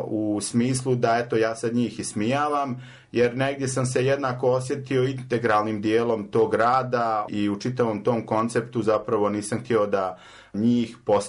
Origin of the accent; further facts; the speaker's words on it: Osječani, Republika Srpska, Bosnia & Herzegovina; ja sam išao u jedno selo pored Oboja gdje sam odrastao, u Osječane